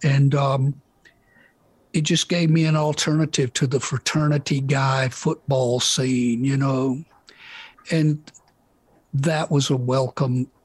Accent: Meridian, Mississippi, United States; Well, just going to school and being in a town of about 40 to 50,000 people.

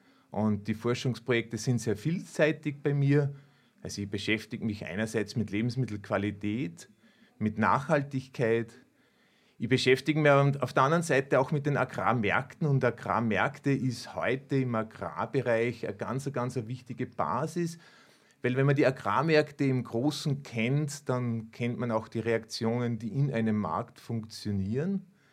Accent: Upper Austria, Austria; ich bin Bauernsohn. Ich komme aus dem Müllviertel, aus der schönen Region in Oberösterreich und bin dort in einer Bauernfamilie aufgewachsen. Ich habe 7 Geschwister.

